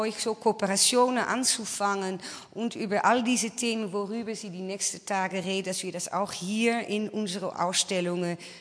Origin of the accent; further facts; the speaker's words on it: Netherlands; German is a second language; now in Saxony, Germany; Ich bin, Sie hören, ich bin Niederländerin. Ich bin seit 2 Jahren in Sachsen